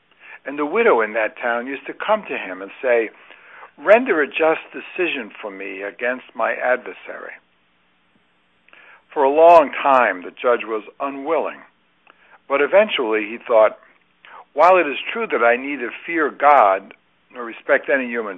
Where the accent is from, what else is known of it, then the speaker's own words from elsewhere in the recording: Brooklyn, New York, United States; He was a poor Native American. He was wiry, dark, missing teeth, and had a strong country accent. I'm from Brooklyn, New York.